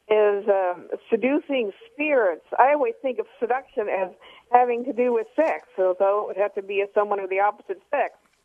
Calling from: San Pablo, California, United States; I'm from San Pablo.

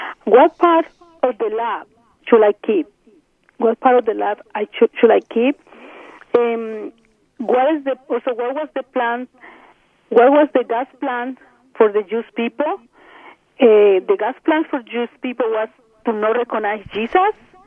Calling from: Medellin, Antioquia, Colombia; first language Spanish; English is a second language; I'm from Medellin, Colombia. Good language is Spanish, then excuse me, my English is not perfect.

